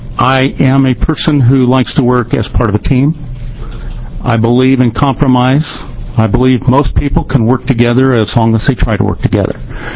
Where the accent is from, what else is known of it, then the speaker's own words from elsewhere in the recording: Hermiston, Oregon, United States; from Hermiston, Oregon.